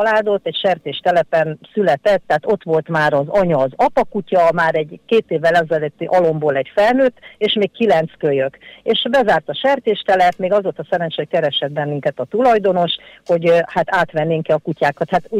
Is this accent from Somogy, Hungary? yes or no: yes; Kaposvár, Somogy, Hungary; Kaposváron születtem, mindig városi lány voltam, sőt, emeletes házban éltünk, hozzáteszem, tehát, hogy akkor értse mindenki, hogy 63 éves vagyok.